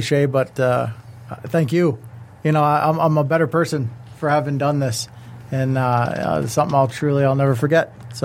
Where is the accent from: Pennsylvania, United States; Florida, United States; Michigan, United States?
Michigan, United States; She literally helped a guy from my hometown, 5 hours away. I grew up in the UP.